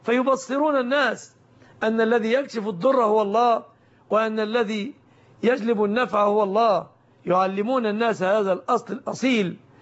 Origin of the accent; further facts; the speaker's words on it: Egypt; بلادنا مصر